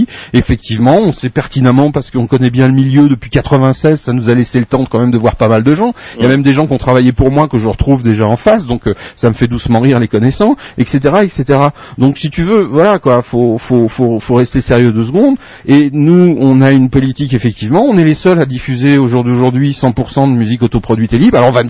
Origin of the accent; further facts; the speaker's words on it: France; je viens de France.